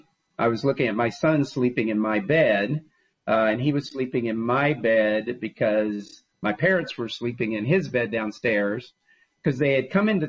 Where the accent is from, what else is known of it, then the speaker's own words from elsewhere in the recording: Texas, United States; you know, I grew up in Texas